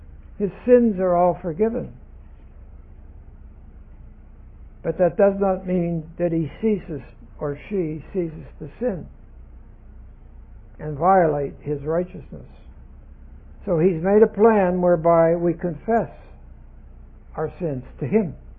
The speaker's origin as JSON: {"language": "English", "region": "Colorado", "country": "United States", "tie": "born or raised there", "said": "everybody from beautiful Colorado, my home state."}